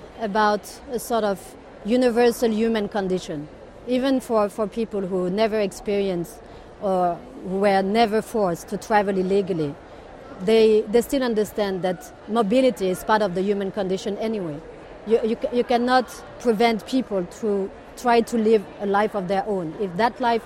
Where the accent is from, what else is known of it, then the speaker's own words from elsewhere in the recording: Morocco; I am from Morocco. And I have seen myself in the early 90s when I was a kid there.